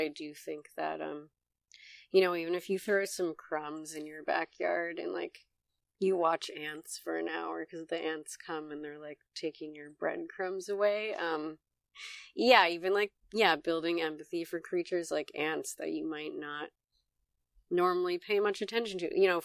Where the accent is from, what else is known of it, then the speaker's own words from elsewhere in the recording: New York, United States; growing up in New York State and spending a lot of time in the North Country, I have to say, hands down, my favorite bird is a common loon.